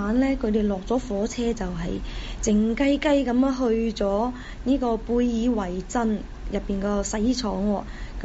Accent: Guangzhou, Guangdong, China; 即係我哋細個喺中國嗰陣時，喺廣州甚至喺廣州啦

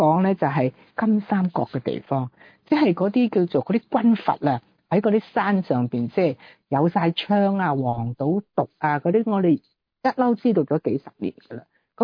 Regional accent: Guangdong, China; 因為我哋廣東人咧就學國語咧都容易啊嘛

